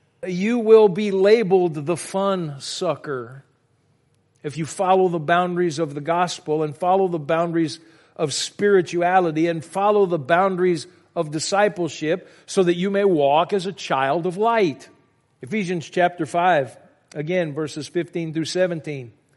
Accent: Louisiana, United States; I grew up in Louisiana.

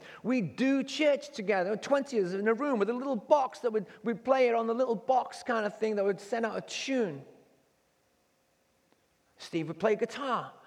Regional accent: England, United Kingdom; The small church that I grew up in England, was called Springwell Road Church.

